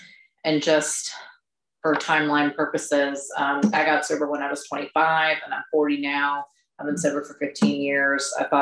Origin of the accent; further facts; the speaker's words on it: Midlothian, Virginia, United States; I grew up in Midlothian, which again is kind of a suburb of Richmond.